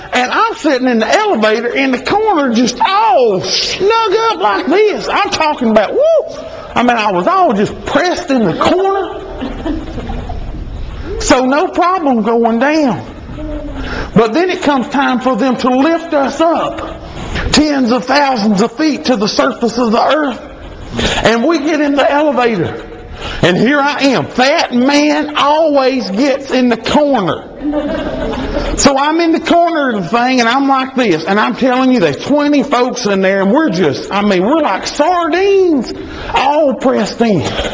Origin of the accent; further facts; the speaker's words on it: Ranburne, Alabama, United States; I'm originally from Ranburn, Alabama. Anybody know where that's at?